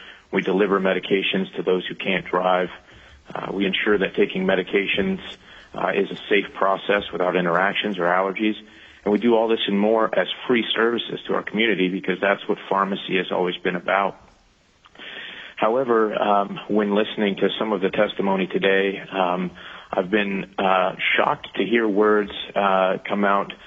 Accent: Alaska, United States; After graduation in 2008, I moved back to my home state to work in this independent pharmacy in Soldotna.

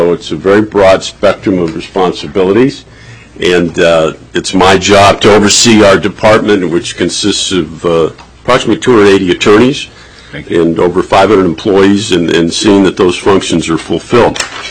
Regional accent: Fairbanks, Alaska, United States; Okay, Mr. Chairman, I'm from Fairbanks.

